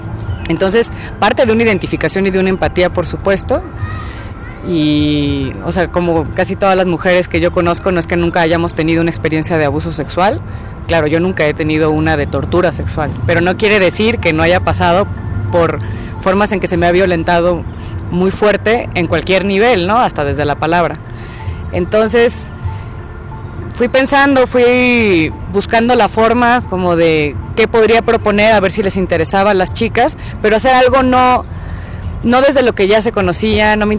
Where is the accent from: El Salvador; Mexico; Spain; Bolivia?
Mexico; Guadalajara, Jalisco; now in Mexico City, Mexico; soy mexicana, de Guadalajara. Vivo desde hace varios años en el Distrito Federal